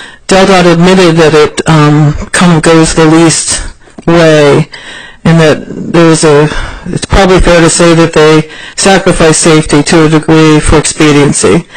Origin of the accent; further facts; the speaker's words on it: Newark, United States; I'm from Newark